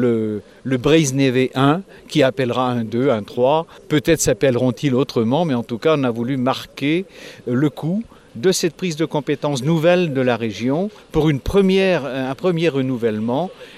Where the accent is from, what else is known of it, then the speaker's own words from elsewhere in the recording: Groix, Brittany, France; Donc on est de Bretagne, mais ça ne veut pas dire qu'on n'est pas de Groix. On est de Groix, et être de Groix, c'est être de Bretagne